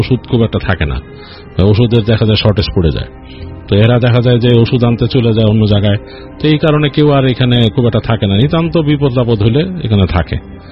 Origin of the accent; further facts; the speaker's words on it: Dhaka, Dhaka Division, Bangladesh; আমি নিজেও ঢাকার লোক কিন্তু আমার জীবন কাটতেছে এখন এখানে ঘুরে ঘুরে